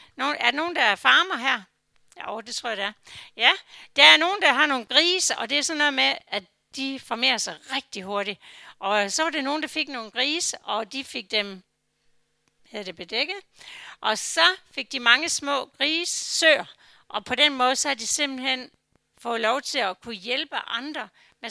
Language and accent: Danish; Frederikshavn, North Denmark Region, Denmark; Jeg har aldrig kommet fra landet. Jeg kommer fra Frederikshavn med fisk og vand og så videre. Jeg har aldrig boet på en gård.